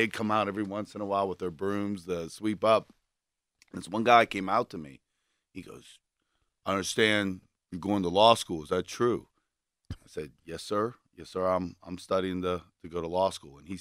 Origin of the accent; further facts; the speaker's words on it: Aliquippa, Pennsylvania, United States; We're both from Aliquippa, which, you know, like a lot of Western Pennsylvanian steel towns, it provides a little extra toughness. And I grew up in that blue-collar community.